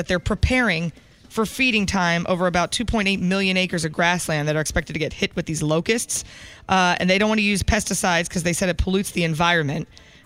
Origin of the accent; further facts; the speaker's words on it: New Jersey, United States; moved away; also born or lived in New York; I did that when I moved. I was from New Jersey and New York. I did as soon as I came down to the South.